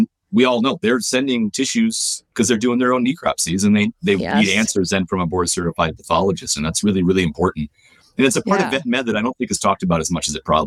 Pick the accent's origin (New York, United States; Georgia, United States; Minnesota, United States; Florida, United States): New York, United States; I'm an upstate New York kid. I grew up in the Capital District, close to Massachusetts, in a very rural part of upstate New York.